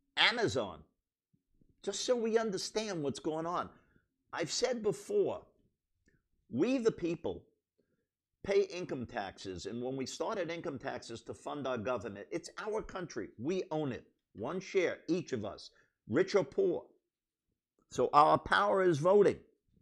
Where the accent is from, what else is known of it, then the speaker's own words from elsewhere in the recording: United States; I'm an American.